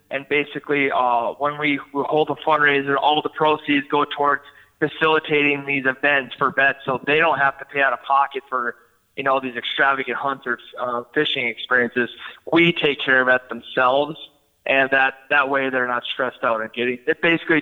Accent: Bemidji, Minnesota, United States; now in Fargo, United States; I came from northern Minnesota. I'm from Bemidji originally.

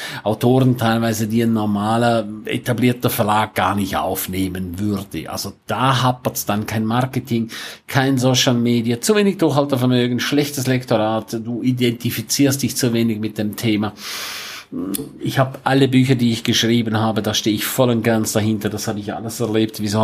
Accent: St. Moritz, Graubünden, Switzerland; 2 Tage lang Superhammer-Training in St. Moritz, in meiner Heimat.

